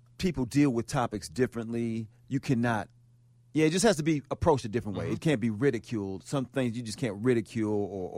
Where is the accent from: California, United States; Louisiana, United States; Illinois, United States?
Illinois, United States; Chicago; I'm a Chicagoan, so I'm mostly here unless there's gigs going on.